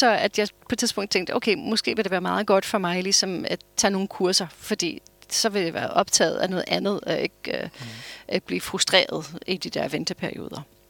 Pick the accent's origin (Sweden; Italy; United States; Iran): United States; Danish is a second language; also born or lived in Austria / Germany; now in Denmark; Men jeg er født og vokset op i USA.